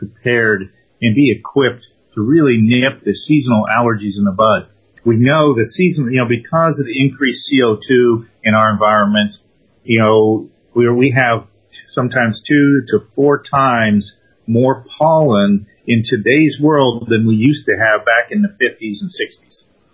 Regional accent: Great Lakes, United States; I grew up in the Great Lakes area, of Ohio, Pennsylvania

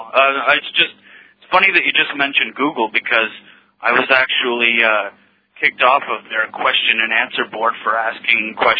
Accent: Canada; because I'm a native of Canada

